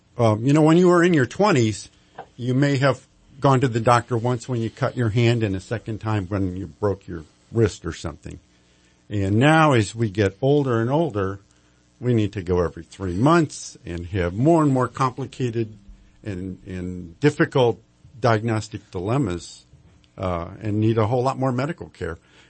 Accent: Scottsdale, Arizona, United States; now in Reading, United States; I'm a pathologist from Scottsdale, Arizona, retired to Reading in 2005.

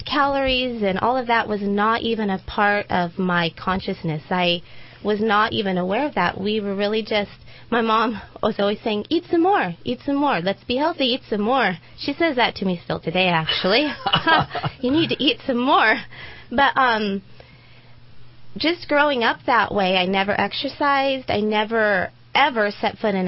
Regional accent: Reading, United States; I grew up here in Reading. Big family. My mom is Mexican

